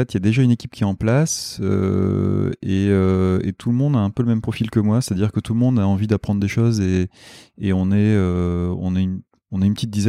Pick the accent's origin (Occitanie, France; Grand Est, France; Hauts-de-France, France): Hauts-de-France, France; je suis intervenu un peu chez AXA en étant basé à Lille, parce qu'à la base, je suis du Nord